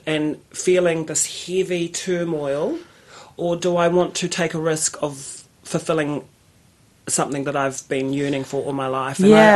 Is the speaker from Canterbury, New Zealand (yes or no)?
no; Masterton, Wellington, New Zealand; And I've travelled a lot, so I'm quite worldly. And this is my hometown, Masterton, but you know, I belong to the world.